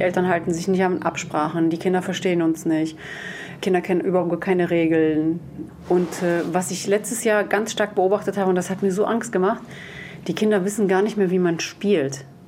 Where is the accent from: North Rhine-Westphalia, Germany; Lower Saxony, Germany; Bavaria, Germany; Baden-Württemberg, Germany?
North Rhine-Westphalia, Germany; Wesel; ich komme eigentlich aus Wesel